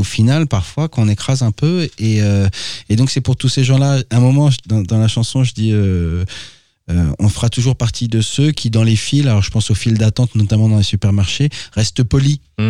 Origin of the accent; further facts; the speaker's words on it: Hauts-de-France, France; moi, je suis de Picardie, donc j'ai envie de vous dire, c'est impossible de pas revenir.